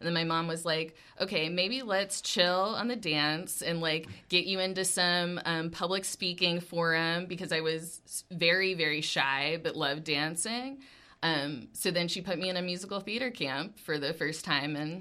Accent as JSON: {"language": "English", "town": "Dallas", "region": "Texas", "country": "United States", "also_born_or_lived": "Plano", "said": "But yeah, I'm originally from Dallas, Plano. And then I went to Oklahoma as well for college."}